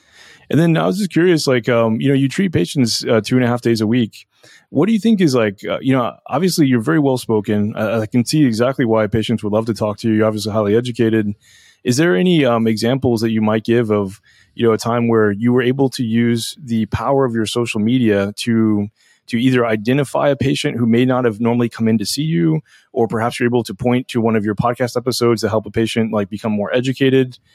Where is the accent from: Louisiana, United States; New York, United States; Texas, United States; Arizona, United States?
Texas, United States; I mean, I'm from Texas. People here are very, very individualistic, and you know, everybody believes that they have the right.